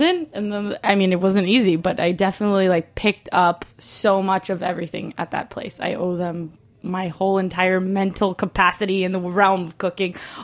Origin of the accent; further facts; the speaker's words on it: Mexico; I'm from Mexico.